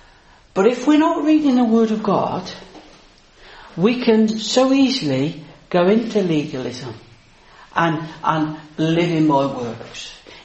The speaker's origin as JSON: {"language": "English", "region": "England", "country": "United Kingdom", "said": "How arrogant of us as English people to think that."}